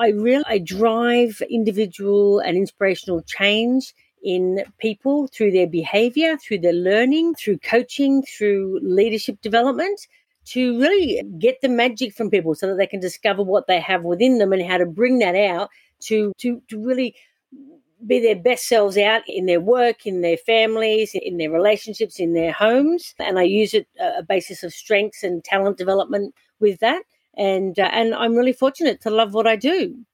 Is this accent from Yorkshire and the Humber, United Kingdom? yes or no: no; Wimbledon, London, United Kingdom; born there; But I am really a Womble, Pete. I was born in Wimbledon in England.